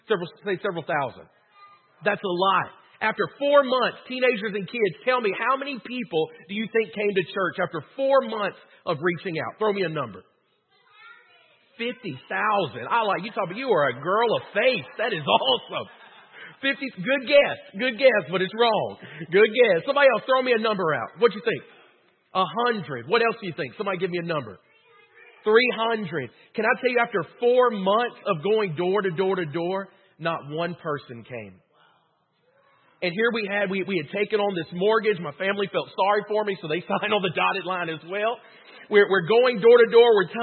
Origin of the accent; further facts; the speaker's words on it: Deville, Louisiana, United States; I grew up in DeVille, which was 20 minutes on the other side of the river. You can probably tell by my accent, I'm from the redneck side of the river.